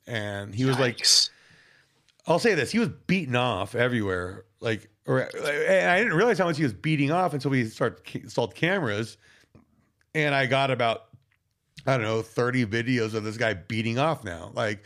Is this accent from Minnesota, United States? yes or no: no; California, United States; like I'm from California originally